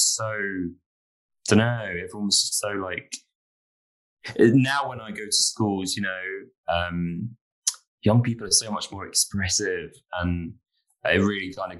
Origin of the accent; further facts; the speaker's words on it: London, United Kingdom; I grew up in London and I know, you know, London can be so cold.